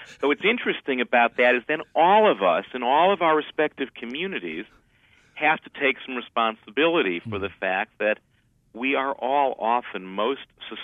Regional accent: United States; I think the reason I, as an American Jew and as a rabbi, can love Christmas is because I have no experience of it as being coerced.

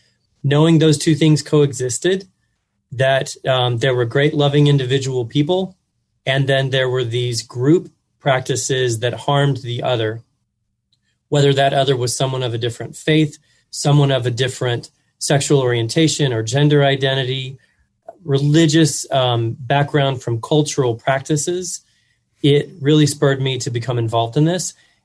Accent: Oklahoma, United States; I grew up here in Oklahoma.

